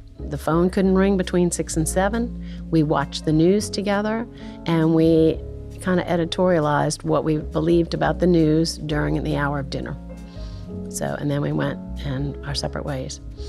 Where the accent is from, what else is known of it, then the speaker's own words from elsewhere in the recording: New Orleans, Louisiana, United States; Well, I grew up here in New Orleans as well.